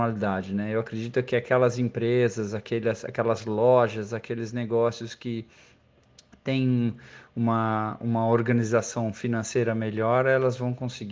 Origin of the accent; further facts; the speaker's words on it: Brazil; Mas, como um bom brasileiro, a gente não desiste nunca, né?